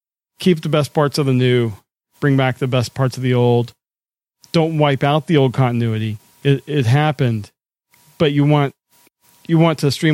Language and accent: English; the South, United States; accent: Southern; when I'm back home with my family, my Southern accent comes out a little bit more.